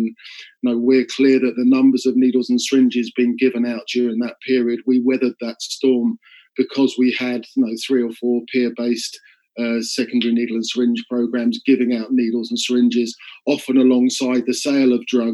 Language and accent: English; Bath, South West England, United Kingdom; the secondary needle and syringe program that we're running in my hometown of Bath.